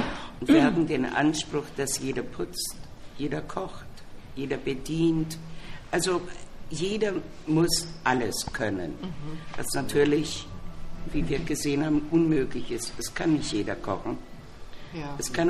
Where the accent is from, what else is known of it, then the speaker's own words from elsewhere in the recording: Bavaria, Germany; also born or lived in Munich; now in Berlin, Germany; Ich komme aus der Oberpfalz, das heißt, da lebte ich kurze Zeit, bin dann nach München und 68 bin ich dann nach Berlin.